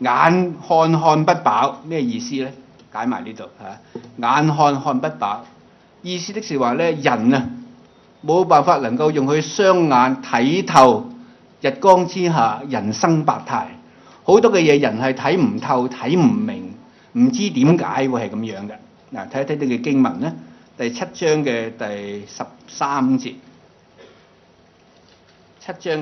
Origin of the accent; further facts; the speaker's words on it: China; 不是我们中国人说什么身后事那个身后啊